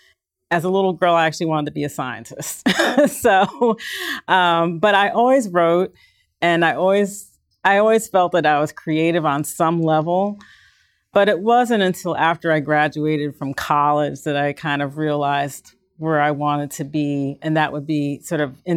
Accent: Cortland Manor, New York, United States; I'm actually from Peekskill. I grew up in the town around here, Cortland Manor, left. Got married, career, divorced, came back here.

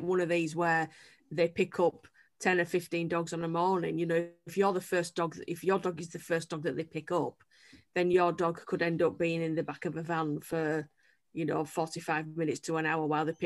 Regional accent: United Kingdom; And thanks for listening to me too … from the UK

